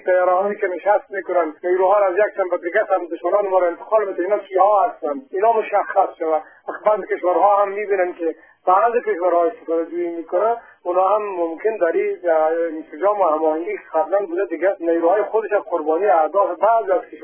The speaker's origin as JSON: {"language": "Persian", "country": "Afghanistan", "said": "به عنوان یک افغانی که مسائل را تا حدود را باش دسترسی دارم"}